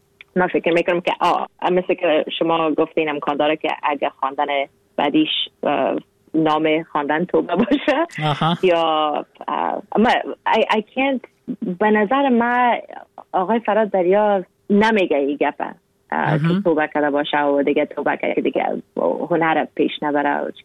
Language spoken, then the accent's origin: Persian; Afghanistan; گفتم از افغانستان گفت از افغانستان اگه هستی یعنی که مسلمان هستی نه؟ گفتم ما اگه از افغانستان هستم مسلمان هستم